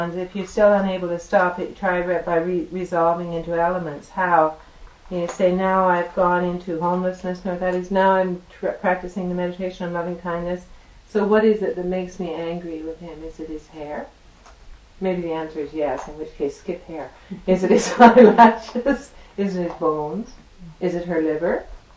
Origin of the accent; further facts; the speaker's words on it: California, United States; Born and raised in California, my dear.